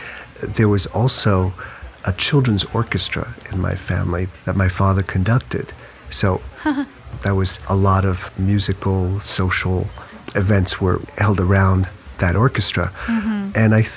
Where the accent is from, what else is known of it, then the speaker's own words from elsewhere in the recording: France; born there; English is a second language; since I was born in France, I spoke French the easy way, and I spoke Chinese the easy way too, because my parents spoke Chinese at home